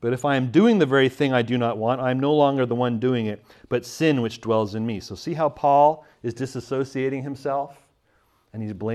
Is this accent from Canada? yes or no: yes; Canada; I'm from Canada, so apologize.